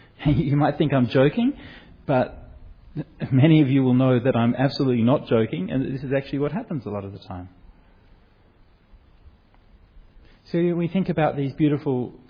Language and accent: English; Perth, Western Australia, Australia; I'm just a monk from Perth. You know, I grew up in Corbinia, right?